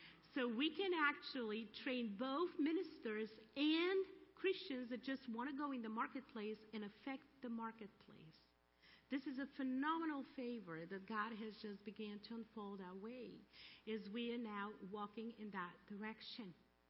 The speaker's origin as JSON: {"language": "English", "country": "Bulgaria", "accent": "Bulgarian", "second_language": "English", "said": "like my femaleness and my Bulgarian background and my accent with which I will be preaching the gospel"}